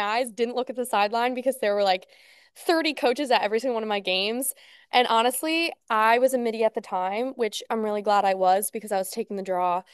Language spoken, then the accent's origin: English; Binghamton, New York, United States; So up in Rochester, I'm from Binghamton, so it's like a 2.5 hour drive.